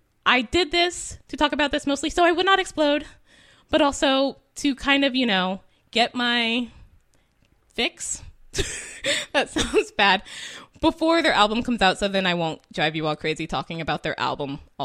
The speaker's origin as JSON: {"language": "English", "region": "California", "country": "United States", "said": "granted, I'm from California, so my, you know, geography of the East Coast is somewhat limited"}